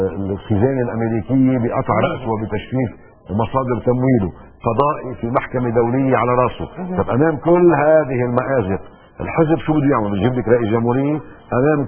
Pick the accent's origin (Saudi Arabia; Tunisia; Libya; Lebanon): Lebanon; ونحن كاعوام كمواطنين كلبنانيين مش مقدرين الوضع اللي نحن موجودين فيه